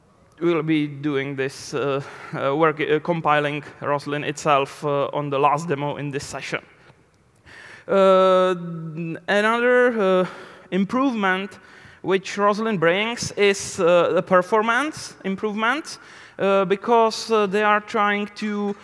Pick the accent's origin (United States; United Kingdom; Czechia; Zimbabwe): Czechia; I came from the Czech Republic